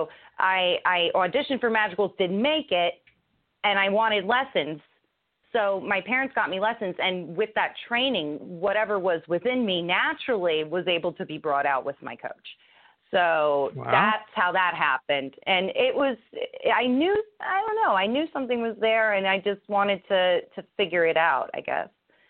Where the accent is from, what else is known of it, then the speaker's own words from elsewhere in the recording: New Jersey, United States; I started in New Jersey. I was born and raised in New Jersey.